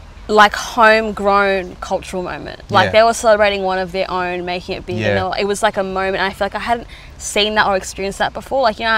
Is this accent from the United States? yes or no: no; Mount Druitt, New South Wales, Australia; because I'm from Mount Druitt as well.